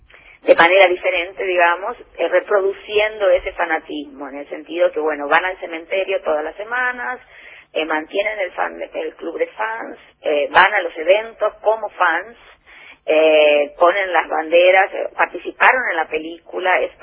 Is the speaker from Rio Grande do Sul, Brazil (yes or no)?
no; Rio de Janeiro, Brazil; Spanish is a second language; also born or lived in Argentina; No, soy de Río de Janeiro.